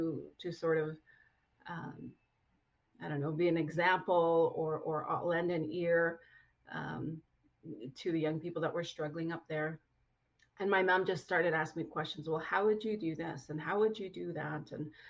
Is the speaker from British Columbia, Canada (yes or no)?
no; Winnipeg, Manitoba, Canada; moved away as an adult; now in Kenora, Canada; And I'm currently living in Kenora. I'm originally from Winnipeg, had left there after I graduated high school and has been in Northwestern Ontario ever since.